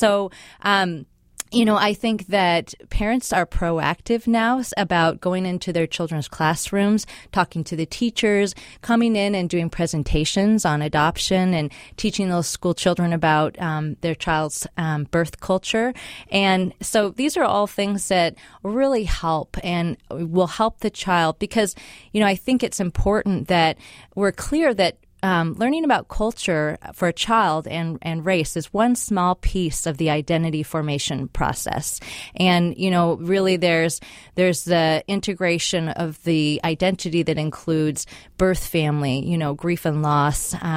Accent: Seattle, Washington, United States; So I grew up here in North Seattle, but it was back in the days of mandatory busing.

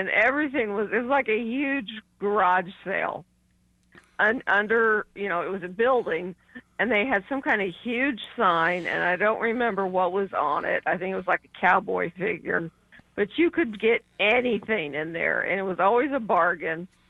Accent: Independence, Missouri, United States; I was raised in Independence, and there was this place approximately Nolan Road and I-70 that existed.

